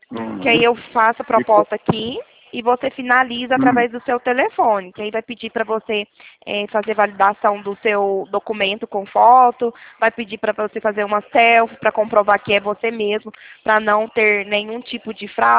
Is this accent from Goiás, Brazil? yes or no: no; Minas Gerais, Brazil; now in São Paulo, Brazil; Sou mineira, mineira e aqui em São Paulo.